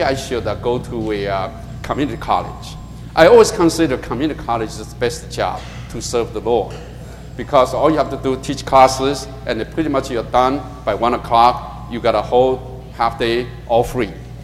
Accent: California, United States; I came from California, never driven in the snow.

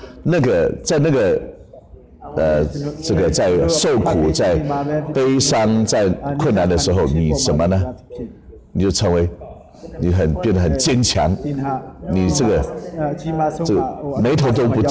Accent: China; now in United States; 我从中国来到美国这个地方

